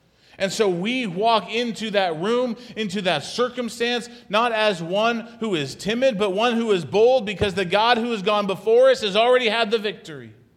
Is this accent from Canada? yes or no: yes; Canada; Can I say that because I'm Canadian?